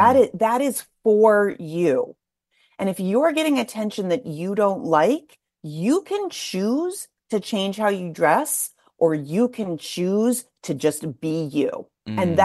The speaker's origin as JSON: {"language": "English", "town": "Pittsburgh", "region": "Pennsylvania", "country": "United States", "tie": "born or raised there", "said": "I grew up in Pittsburgh. So I was a 16-year-old girl in Pittsburgh in the 90s."}